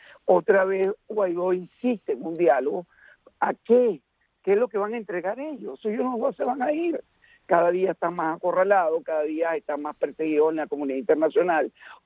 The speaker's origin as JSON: {"language": "Spanish", "country": "Venezuela", "lives_now": "United States", "said": "como venezolano y como ciudadano americano"}